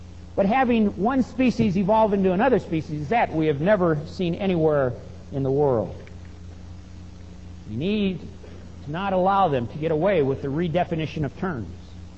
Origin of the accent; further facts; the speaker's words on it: Long Beach, California, United States; when I grew up in Long Beach, California, when I was 5 years old and went to kindergarten